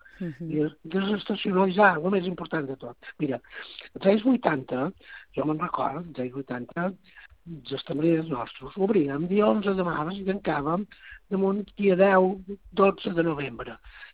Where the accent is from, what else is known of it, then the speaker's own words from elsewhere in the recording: Balearic Islands, Spain; No molts, però un quants sí que, sobretot, és que hi som menorquins.